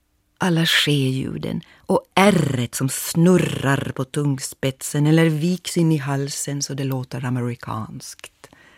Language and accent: Swedish; Ostrobothnia, Finland; first language Ostrobothnian dialect; Mitt modersmål är en dialekt. Eftersom jag är född på landet i Österbotten. I en by där bara prästen och läraren talade fint, som det hette.